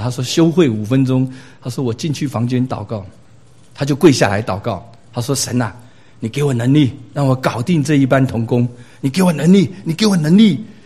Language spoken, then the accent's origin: Chinese; South Africa; 我是从南非来的，所以我就找一些南非的这些图案哈。我们非洲很多动物